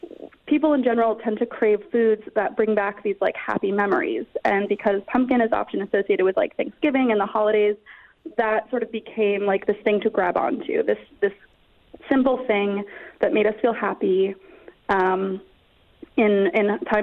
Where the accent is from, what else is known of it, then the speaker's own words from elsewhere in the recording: New England, United States; I'm from New England. It's like fall's kind of a big deal there.